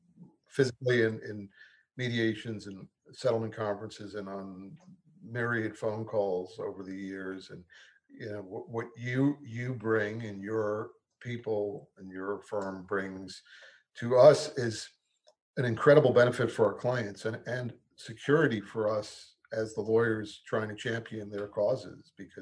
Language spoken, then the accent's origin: English; New York City, New York, United States; I grew up in New York. I'm a Jewish kid from Brooklyn.